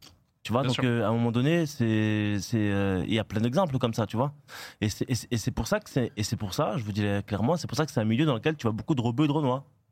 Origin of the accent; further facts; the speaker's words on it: Grand Est, France; Donc, je suis alsacien, frérot.